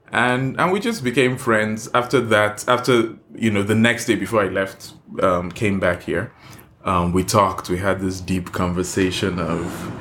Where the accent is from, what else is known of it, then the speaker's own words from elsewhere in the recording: Nigeria; moved away as an adult; now in Canada; Okay, so I grew up in Nigeria. I lived there up until I was... until 2013.